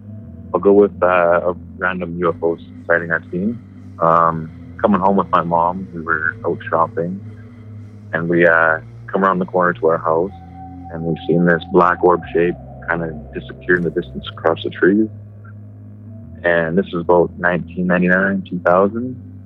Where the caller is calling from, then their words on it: Grand Prairie, Canada; from Grand Prairie.